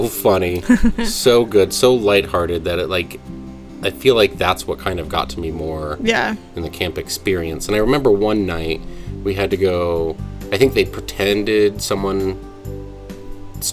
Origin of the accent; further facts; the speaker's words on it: Michigan, United States; We went to MSU, though, because I'm from Michigan.